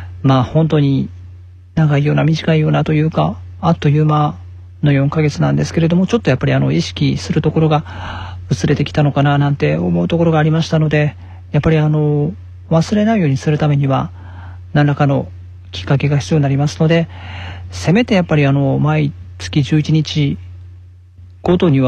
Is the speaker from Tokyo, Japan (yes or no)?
no; Hikone, Shiga, Japan; 我がふるさとの滋賀県彦根市の人口と大体同じぐらいだなと思ったんですね